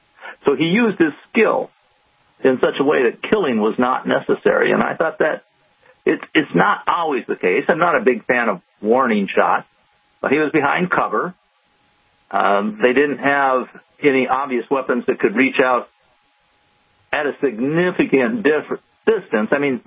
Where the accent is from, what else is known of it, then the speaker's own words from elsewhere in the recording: Wisconsin, United States; I grew up in Wisconsin.